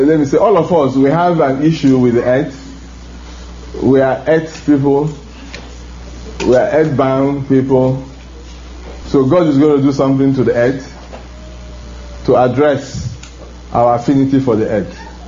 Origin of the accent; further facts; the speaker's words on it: Nigeria; I come from Africa, I come from Nigeria, the devil is stirring up every part of Africa.